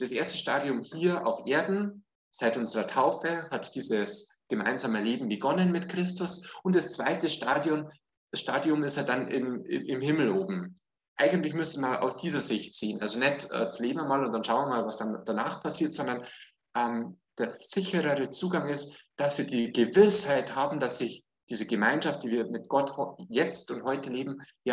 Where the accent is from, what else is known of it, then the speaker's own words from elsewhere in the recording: Bavaria, Germany; now in Austria; Ich komme gebürtig aus Oberbayern, also irgendwo östlich von München, und bin seit 10 Jahren in Österreich, in Niederösterreich.